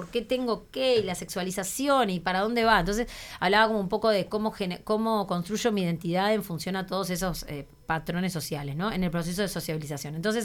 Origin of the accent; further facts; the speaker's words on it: Uruguay; hola, soy uruguaya